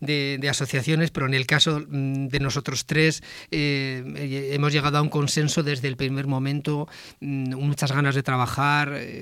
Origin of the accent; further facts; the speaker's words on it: Castile, Spain; Como castellanos que somos, a veces somos fríos para lo nuestro